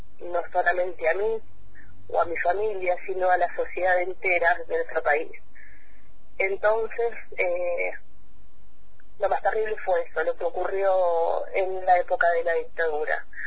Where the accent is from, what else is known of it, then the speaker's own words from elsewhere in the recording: Bahía Blanca, Buenos Aires Province, Argentina; born there; also born or lived in Cutral Có; nací en Bahía Blanca en octubre de 1975, vivía con mi papá, mi mamá